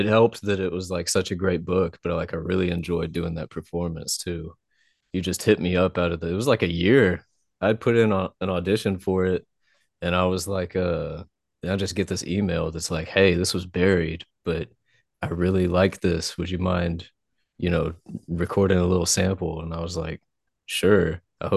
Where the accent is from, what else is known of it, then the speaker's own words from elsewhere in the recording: Texas, United States; No, I'm from Texas, so I just say that.